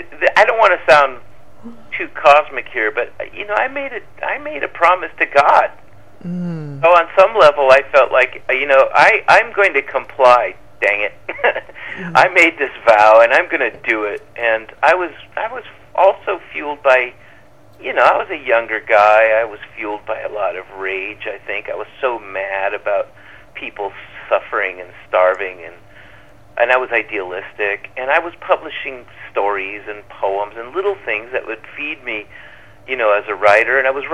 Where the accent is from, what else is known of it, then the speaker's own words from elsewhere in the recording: Tijuana, Baja California, Mexico; He said, where are you from? I said, Tijuana.